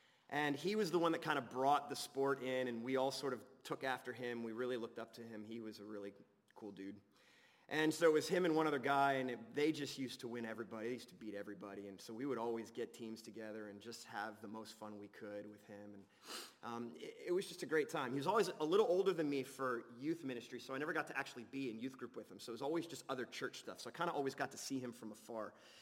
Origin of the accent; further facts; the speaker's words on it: Allentown, Pennsylvania, United States; But as I was growing up in Allentown, Pennsylvania, I used to attend this church called Grace